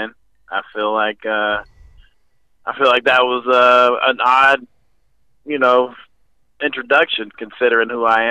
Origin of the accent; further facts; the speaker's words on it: the South, United States; I grew up in the South.